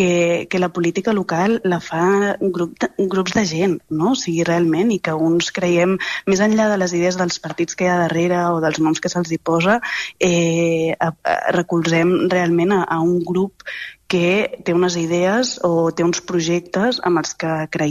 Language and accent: Catalan; Les Planes d'Hostoles, Catalonia, Spain; les Planes d'Hostoles és el meu poble